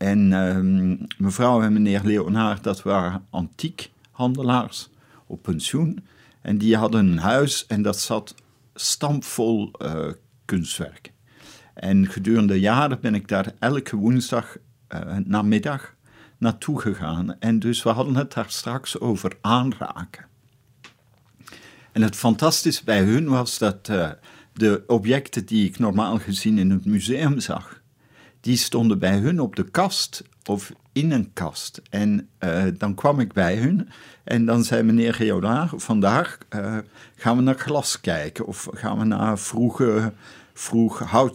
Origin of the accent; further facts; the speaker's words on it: Belgium; moved away; Ik heb het geluk gehad. Ik ben snel uit België vertrokken.